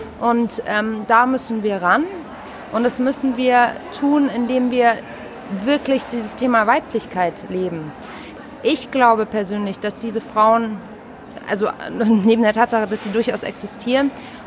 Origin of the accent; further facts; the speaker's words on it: Munich, Bavaria, Germany; born there; now in Hamburg, Germany; ich bin gebürtige Münchnerin, also es ist heute fast ein Heimspiel für mich, lebe aber seit einer ganzen Weile in Hamburg, bin 33